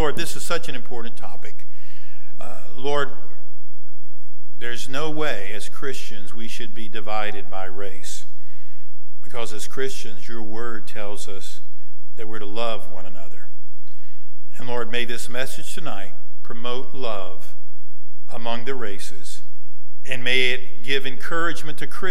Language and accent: English; Louisiana, United States; born there; I was born in the South. I was born in the Deep South. I was born not only in Louisiana, but in South Louisiana. I grew up during the 50s and the 60s.